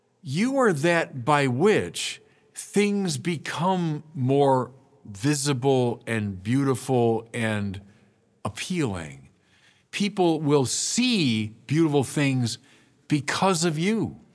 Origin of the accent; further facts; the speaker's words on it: United States; So my home country, how we kind of oscillate back and forth between extremes in a way.